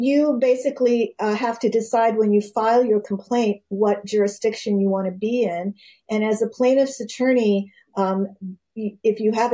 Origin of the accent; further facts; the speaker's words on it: California, United States; I'm a Californian and I don't know.